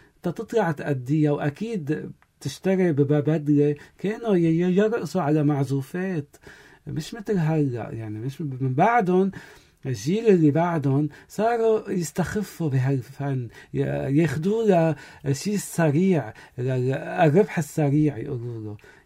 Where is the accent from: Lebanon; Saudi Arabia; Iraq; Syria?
Lebanon; عندنا بلبنان